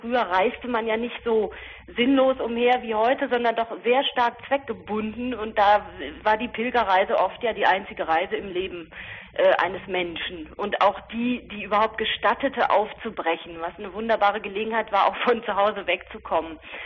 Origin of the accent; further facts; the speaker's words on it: Hameln, Lower Saxony, Germany; Also ich komme ja weder aus der Großstadt noch vom Land, sondern aus der Zwischengrauzone, nämlich wirklich einer provinziellen Kleinstadt, also diesem Hameln.